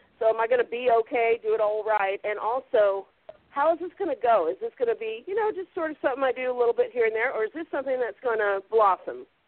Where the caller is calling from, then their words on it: New Zealand; Oh, I'm calling from New Zealand. I am your New Zealand fan.